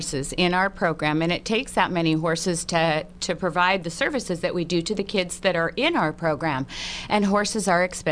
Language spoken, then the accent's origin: English; Santa Rosa, California, United States; I grew up on Sonoma Avenue, always had a passion for horses, didn't own horses. But at 8 years of age, I found my way up to Haworth Park in Santa Rosa